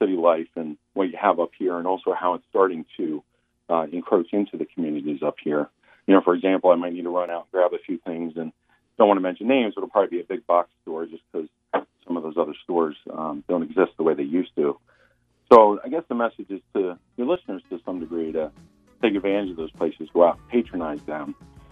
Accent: Keene, New Hampshire, United States; moved away as an adult; also born or lived in Philadelphia; I grew up in Keene, and I left here when I was 20, moved to Philadelphia, and got a business degree

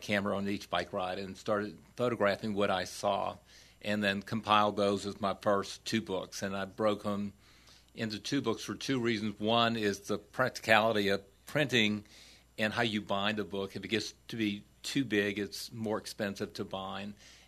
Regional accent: Destrehan, Louisiana, United States; I grew up in Destraham, which is St. Charles Parish.

